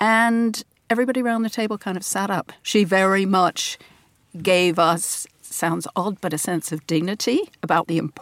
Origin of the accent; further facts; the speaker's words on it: Canada; growing up in Canada